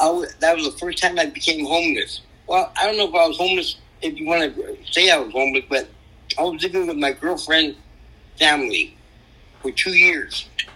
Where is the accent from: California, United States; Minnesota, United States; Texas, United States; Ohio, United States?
California, United States; Los Angeles; Okay, it was in Lincoln Heights, and that's where I grew up at, Lincoln Heights. And I grew up in the Ramona Gardens Project. And I stayed there till I was 17 years old.